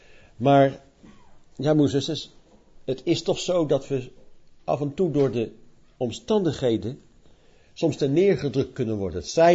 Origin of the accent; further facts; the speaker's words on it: Leiden, South Holland, Netherlands; Ik ben in Leiden opgegroeid in een Maranatha-groep van Theo Dikkes.